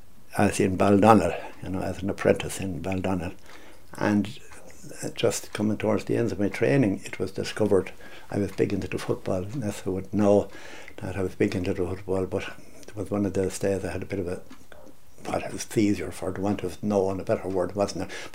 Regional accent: Curragh, Kildare, Ireland; I was born and reared on the Curragh. My father was a soldier in the army.

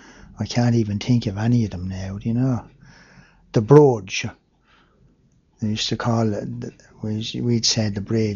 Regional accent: Leinster, Ireland; They all think I'm from Wicklow. But I do leave it, so I hate to say I'm from County Dublin.

